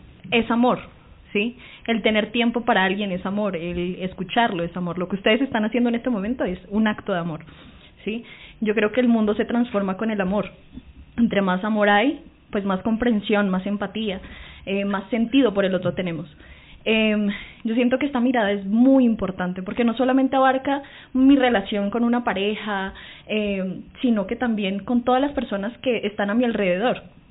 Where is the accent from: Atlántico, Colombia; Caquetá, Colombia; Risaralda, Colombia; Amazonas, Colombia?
Amazonas, Colombia; Leticia; pues yo soy de Leticia, Amazonas, entonces pues claro, pues en este momento no estoy con ellos